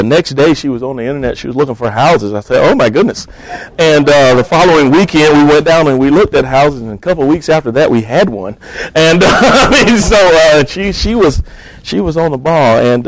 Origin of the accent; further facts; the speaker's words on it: Sparta, Georgia, United States; also born or lived in Atlanta; I was born in Sparta, Georgia, which is where our church, Harvesters Baptist Church, is. I grew up there, went to school, left Sparta, went to Atlanta, and met my wife and started a family there